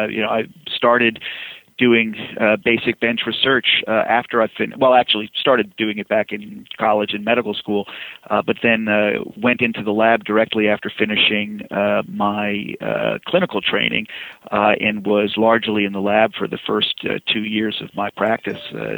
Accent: New York, United States; moved away; also born or lived in Boston; I'm originally from New York and did my early schooling there, but then moved to Boston where I did undergraduate and medical school at Harvard

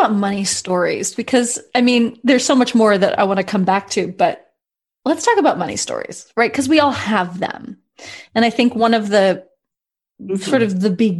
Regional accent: New York City, New York, United States; I grew up in New York City where the idea, the myth of wealth, like the most wealthy person in New York City when I was growing up was Donald Trump.

